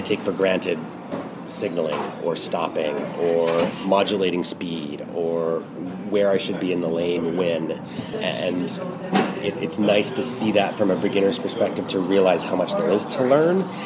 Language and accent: English; Juneau, Alaska, United States; also born or lived in Montana / Boulder, United States / Salt Lake City, United States / Prince George, California, United States; So my background, again, I was born and raised in Juneau, Alaska, but then I lived in Montana. I lived in Boulder, Colorado, kind of a hotbed for cycling in North America, doing a graduate degree.